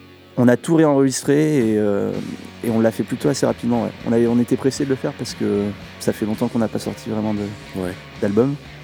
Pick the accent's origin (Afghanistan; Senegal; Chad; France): France; Rennes, Brittany; On vient tous, on est tous originaires de Rennes.